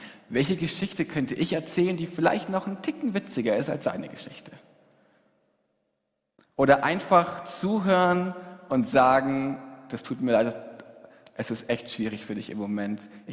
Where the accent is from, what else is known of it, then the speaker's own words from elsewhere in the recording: Cologne, North Rhine-Westphalia, Germany; moved away as an adult; now in Berlin, Germany; Ich bin im Kölner Raum aufgewachsen und 2019 nach Berlin gezogen.